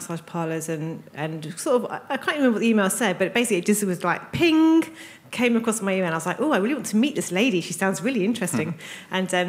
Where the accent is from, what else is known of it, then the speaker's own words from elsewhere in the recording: South West England, United Kingdom; born there; I was born in Devon, you know, I'm like a country bumpkin.